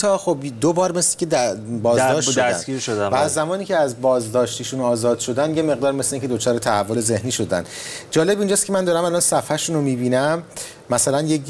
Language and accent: Persian; Mashhad, Razavi Khorasan, Iran; حالا من چون مشهدی هستم توی این صفحات مجازی مشهدی